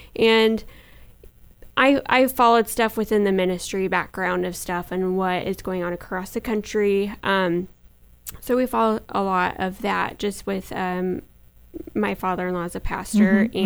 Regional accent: Salem, United States; Okay, well, I grew up here in the Salem area, so 36 years.

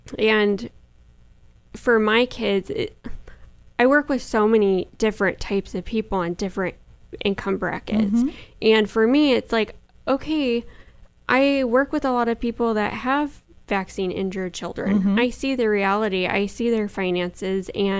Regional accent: Salem, United States; Okay, well, I grew up here in the Salem area, so 36 years.

